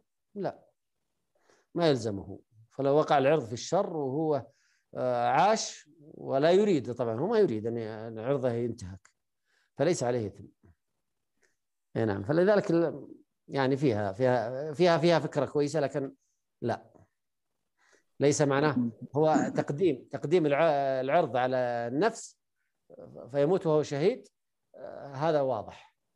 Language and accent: Arabic; Saudi Arabia; لكن بلد عندنا مثلا، عندنا في السعودية